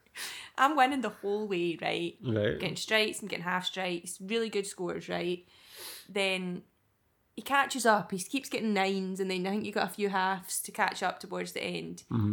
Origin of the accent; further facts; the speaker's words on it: Scotland, United Kingdom; We are a Scottish gaming podcast, just to clarify with those accents.